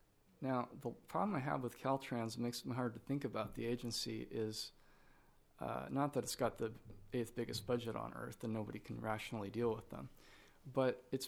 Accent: California, United States; I'm from the Little Lake Valley, and that's Mendocino County.

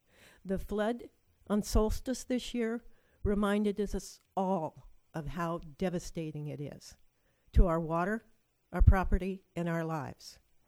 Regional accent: Elk River, United States; from Elk River.

